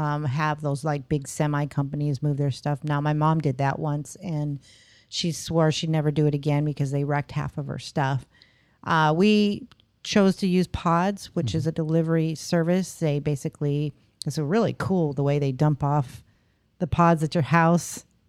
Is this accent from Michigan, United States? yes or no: yes; Michigan, United States; maybe because I was raised in Michigan, but I love like snow falling around Christmas time